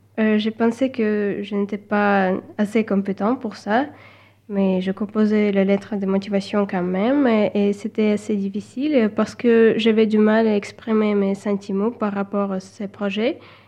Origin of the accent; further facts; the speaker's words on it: Russia; French is a second language; now in France; j'ai 23 ans, je viens de Russie.